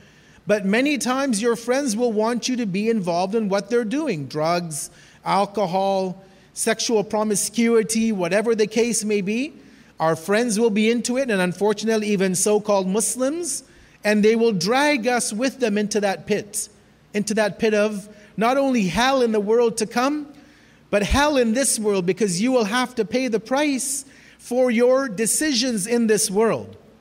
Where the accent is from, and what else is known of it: Edmonton, Alberta, Canada; born or raised there